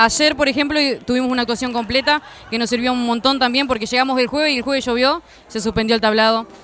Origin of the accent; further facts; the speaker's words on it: Fray Bentos, Río Negro, Uruguay; No, soy de Fraiventos.